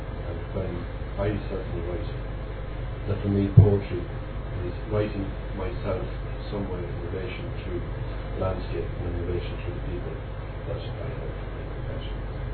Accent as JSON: {"language": "English", "town": "Cavan", "region": "Ulster", "country": "Ireland", "tie": "born there", "lives_now": "Dublin, Ireland", "said": "I was born in Cavan, living in Dublin"}